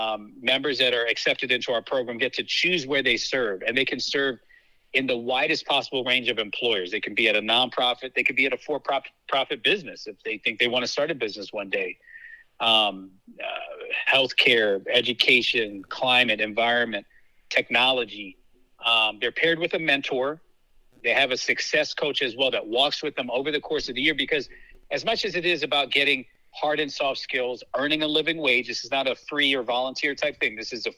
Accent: Maryland, United States; So I was born in Howard County General Hospital, but we moved to Prince George's County when I was like 3.

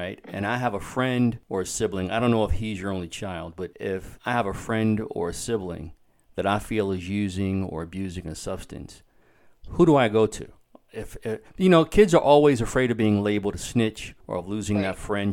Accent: Baltimore, Maryland, United States; But I grew up in West Baltimore, and it was, when I say it was all around me, it was all around me.

